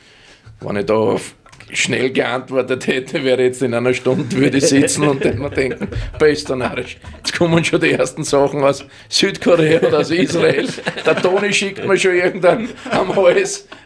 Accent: Vienna, Austria; Oh, Wien ist meine Heimatstadt, ja.

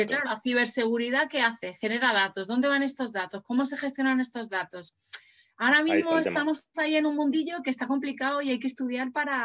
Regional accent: Spain; España somos muy buenos, los españoles somos muy buenos en temas ciber.

